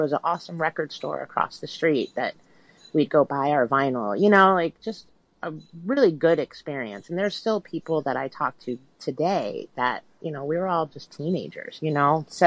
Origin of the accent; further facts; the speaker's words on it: Holyoke, Massachusetts, United States; also born or lived in Northampton, United States; And, you know, I grew up in Holyoke, Mass. And then my mom transferred me out in 10th grade and we moved to Northampton, Mass.